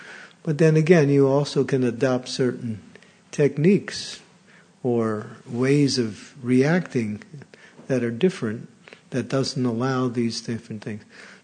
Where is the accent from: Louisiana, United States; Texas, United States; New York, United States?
New York, United States; And I'm from New York, and so New York, people from New York have a certain way of making fun of each other in a joking way, and nobody gets offended.